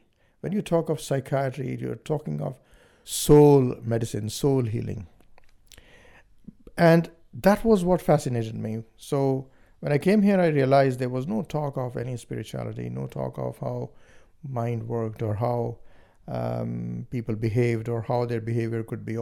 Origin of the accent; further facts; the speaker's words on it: India; I come from India, and India is a very spiritual place from many perspectives. It's a melting pot of all religions.